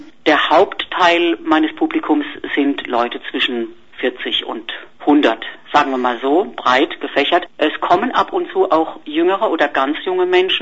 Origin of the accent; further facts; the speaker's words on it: Mannheim, Baden-Württemberg, Germany; Ich bin Europäerin, ich komme aus der Kurpfalz